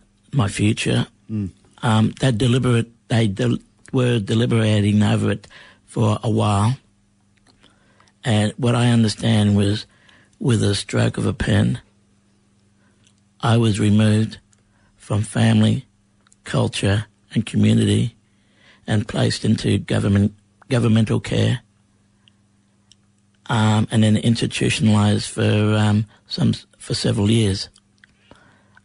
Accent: Cherbourg, Queensland, Australia; born there; I was born in Waka Waka country in Cherbourg. Even though I was born there, I have Kalkadoon heritage from Mount Isa. Through my grandmother's mob, through Cloncurry.

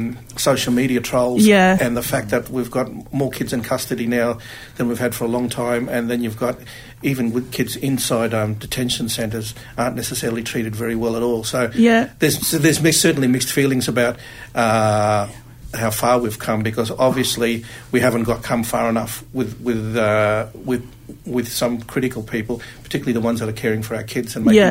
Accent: Australia; we're all Australian

